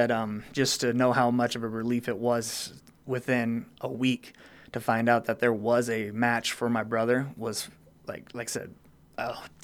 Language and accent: English; Iowa, United States; Because if you know … we are all from Southwest Iowa.